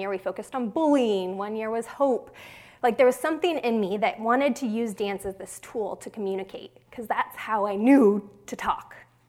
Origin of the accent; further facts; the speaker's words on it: Boise, Idaho, United States; another interesting part of my upbringing was that I grew up in Boise, Idaho.